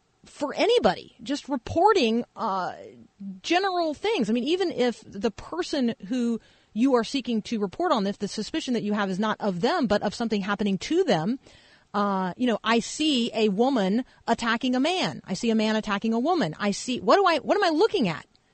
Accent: Muncie, Indiana, United States; born there; Mine comes from the state of Indiana. I was born in Muncie.

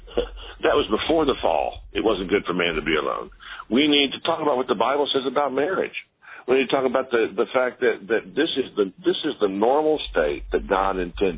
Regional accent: Houston, Texas, United States; the church I grew up in Houston, Texas, we had one divorce lady in the church.

